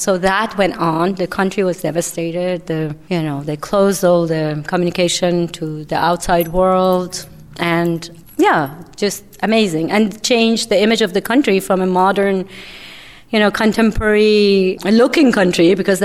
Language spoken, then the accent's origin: English; Iran; moved away; like I grew up in Iran and came here.